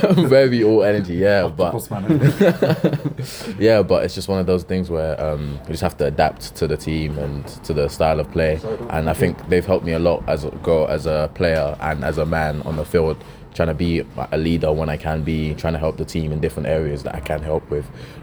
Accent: East of England, United Kingdom; I'm from Essex. Just an Essex boy, really.

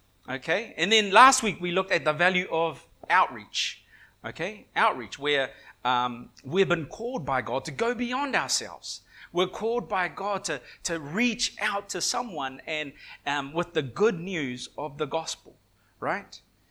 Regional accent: Wellington, New Zealand; also born or lived in Western Samoa; I was born in Western Samoa. My parents moved to Wellington, New Zealand, when I was, I think, around 3 or 4 years old.

